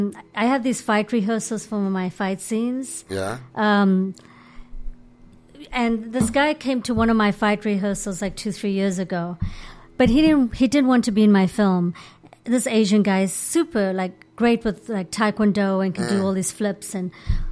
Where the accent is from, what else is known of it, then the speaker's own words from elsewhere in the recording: Bulawayo, Matabeleland, Zimbabwe; I grew up in Zimbabwe.